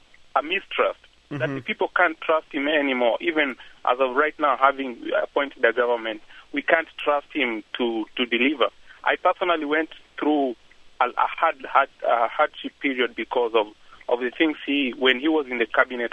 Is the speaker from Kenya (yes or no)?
yes; Nandi Hills, Nandi County, Kenya; I'm a Kenyan. Actually, I'm a Luo personally, but I grew up in the Kalenjin community. It's a little town called Nandhill.